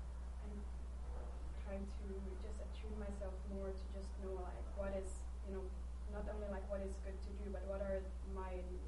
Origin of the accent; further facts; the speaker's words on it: Finland; I'm from Finland, and I'm only here for this week